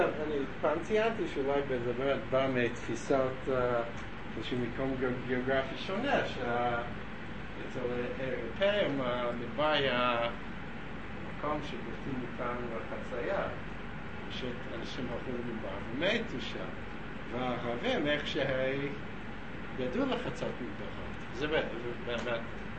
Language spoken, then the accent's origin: Hebrew; New York, United States; now in Israel; אני גם כן, כי אני גדלתי ברובע אחר, בקווינס